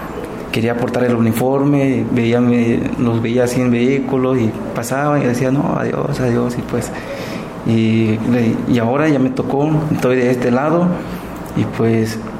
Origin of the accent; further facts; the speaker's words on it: Cochoapa, Guerrero, Mexico; Soy originario de Cochuapa o Metepec, Guerrero